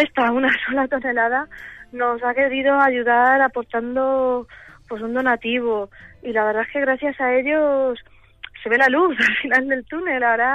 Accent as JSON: {"language": "Spanish", "town": "Madrid", "region": "Community of Madrid", "country": "Spain", "said": "nosotros somos de Madrid y lo que nos toca, pues lo que tenemos"}